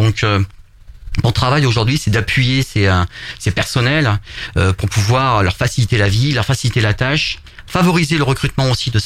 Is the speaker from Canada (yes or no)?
no; Auvergne-Rhône-Alpes, France; j'ai 47 ans. Je suis natif du Cantal.